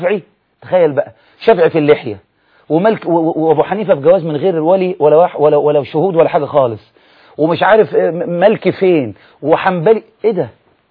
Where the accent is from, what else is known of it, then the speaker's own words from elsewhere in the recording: Egypt; الشعب المصري بس انا بتكلم بحكم ان احنا مصريين